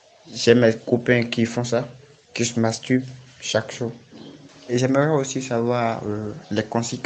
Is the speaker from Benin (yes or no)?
yes; Benin; j'ai 16 ans et je suis de l'Afrique au Bénin.